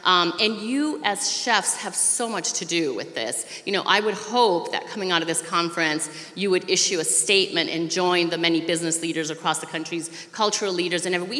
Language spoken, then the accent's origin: English; Colombia; now in United States; I'm an immigrant from Colombia myself. My father was recruited to be a textile worker in Rhode Island when we had textile mills.